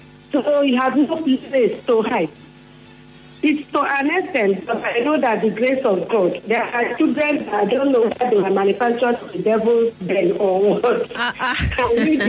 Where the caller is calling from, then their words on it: Eneka, Rivers, Nigeria; I'm calling from Eneka.